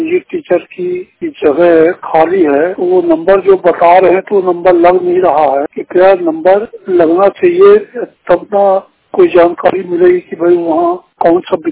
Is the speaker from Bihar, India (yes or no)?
no; Jaitwara, Madhya Pradesh, India; जैतवाड़ा जिला सतना मध्य प्रदेश का निवासी हूँ।